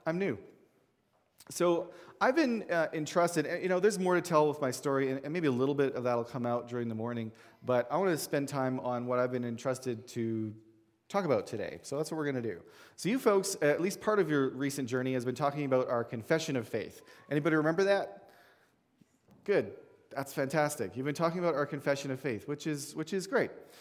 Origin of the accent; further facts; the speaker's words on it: Edmonton, Alberta, Canada; also born or lived in Saskatchewan; I was born in Saskatchewan, and my family moved away to Edmonton for my early childhood. And so I grew up cheering for the Oilers